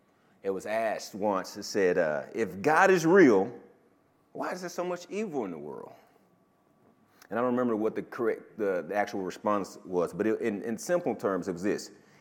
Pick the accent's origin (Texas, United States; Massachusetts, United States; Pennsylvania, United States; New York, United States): Texas, United States; Now, I've never been a rancher. I'm from Texas. I've seen plenty of cattle.